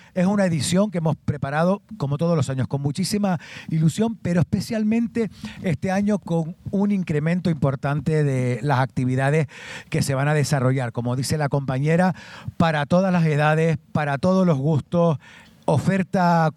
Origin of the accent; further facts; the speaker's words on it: Los Realejos, Canary Islands, Spain; Los que somos de Los Realejos nos acercamos y pasamos un buen ratito aquí en la zona comercial abierta de Realejo Alto.